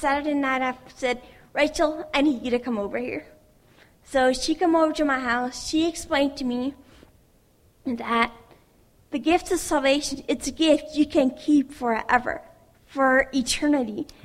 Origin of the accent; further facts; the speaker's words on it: Ohio, United States; I grew up in Holmes County, Ohio, and 8 months ago, I left the Amish.